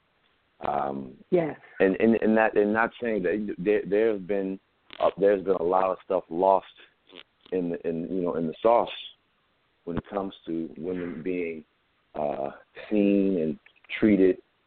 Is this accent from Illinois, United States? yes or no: yes; Chicago, Illinois, United States; Yeah, in Chicago, my hometown.